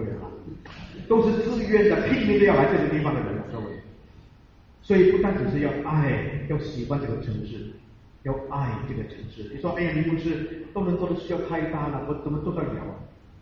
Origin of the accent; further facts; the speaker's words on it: China; now in Toronto, Canada; 我们是中国人，这是老外的东西